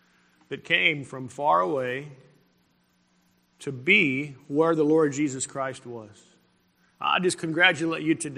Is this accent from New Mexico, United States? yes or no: yes; Carlsbad, New Mexico, United States; I remember when I was a boy, I grew up in Carlsbad, New Mexico. I was born in the late 1950s